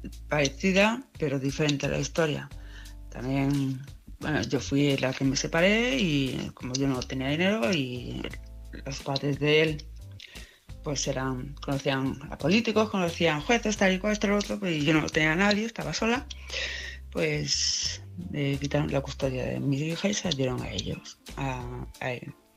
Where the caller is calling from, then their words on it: Palma, Balearic Islands, Spain; de Palma de Mallorca.